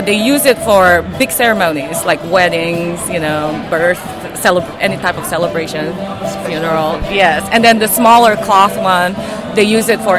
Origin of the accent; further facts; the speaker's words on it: Indonesia; I'm from Indonesia.